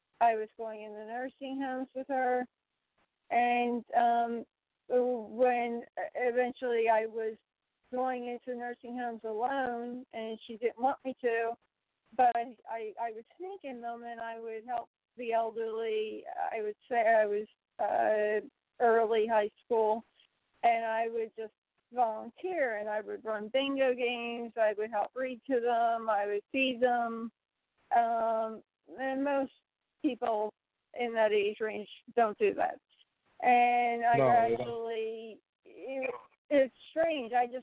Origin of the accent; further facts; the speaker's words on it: New Jersey, United States; I'm from Philadelphia. No, I didn't. I never threw a battery at Santa Claus or a snowball. I am a very passionate Philadelphia fan. I grew up across the bridge, just a couple miles but I could see the skyline